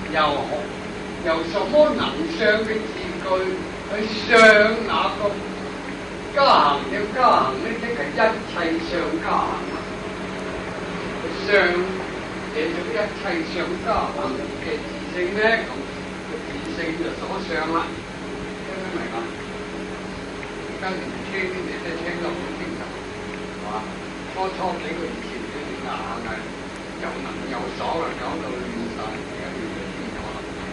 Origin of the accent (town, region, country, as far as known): China